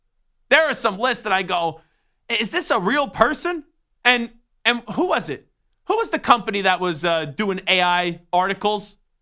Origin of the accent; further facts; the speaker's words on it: St. Louis, Missouri, United States; Full disclosure, I'm from St. Louis.